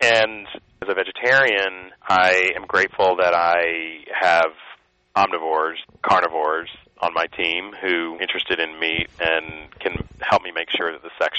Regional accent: Texas, United States; also born or lived in Maine; I grew up in West Texas, but I have traveled a lot, and I've gotten inspired by food in many parts of the world.

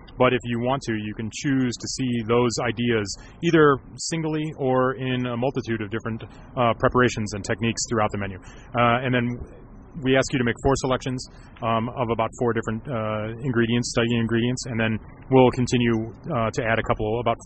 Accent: Michigan, United States; I grew up in Michigan, not far from Ann Arbor, actually

